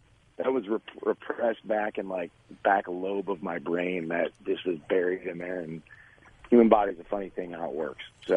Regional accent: Buffalo, New York, United States; born there; So I was born in Buffalo, New York. They have snow there.

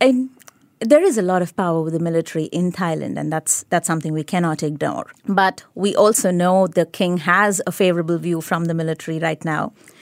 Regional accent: India; As an Indian, I'm quite proud of them.

